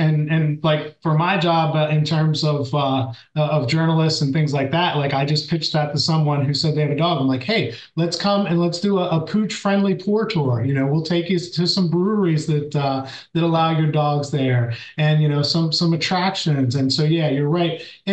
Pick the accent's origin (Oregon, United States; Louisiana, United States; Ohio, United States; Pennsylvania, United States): Pennsylvania, United States; Berlin; Like I grew up in Berlin, a little town in Somerset County, and we have a brewery there called White Horse Brewing.